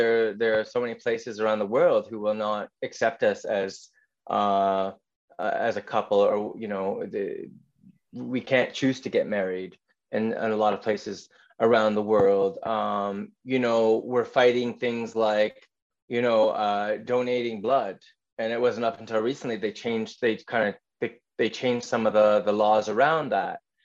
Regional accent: Canada; I'm a Lebanese Canadian. I was born and raised in Canada, and I, you know, identify as a gay male.

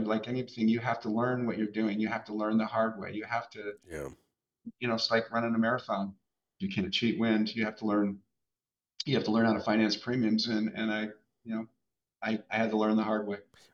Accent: Boise, Idaho, United States; I grew up in Boise, and we started it in Boise, and I moved down to Salt Lake

